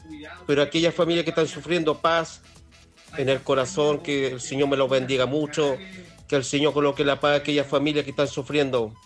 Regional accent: Chile; que nosotros como chilenos siempre estamos en ayuda.

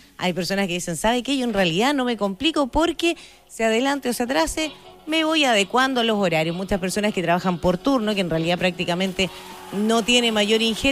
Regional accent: Chile; Somos nosotros los chilenos donde se realiza el cambio de hora.

